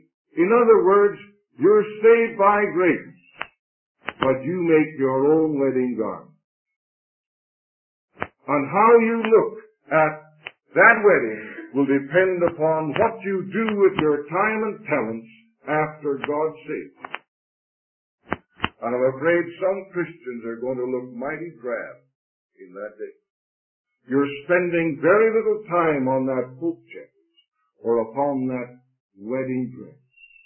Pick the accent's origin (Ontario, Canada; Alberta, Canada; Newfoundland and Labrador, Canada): Ontario, Canada; Stratford; they came out on a huge stage in my hometown, Stratford. And of course, 60,000 people assembled in that little city of approximately 18,000 normally.